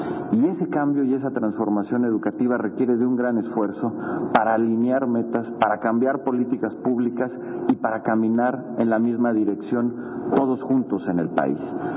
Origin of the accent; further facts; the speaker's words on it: Mexico; La única certidumbre es lo que podamos hacer nosotros como mexicanos